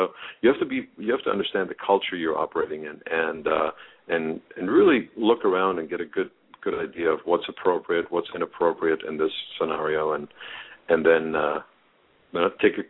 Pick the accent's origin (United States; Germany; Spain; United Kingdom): Germany; Bavaria; first language German; English is a second language; Yeah, I'm from the Munich area in Germany. And so, I taught myself English as a little kid